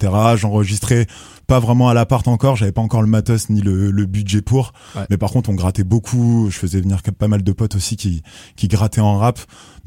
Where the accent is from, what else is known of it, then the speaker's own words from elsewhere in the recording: Bordeaux, Nouvelle-Aquitaine, France; now in Rennes, France; Je suis né à Bordeaux, en gros. Je suis originaire vraiment de Bordeaux à la base. C'est là-bas que j'ai commencé à rapper aussi.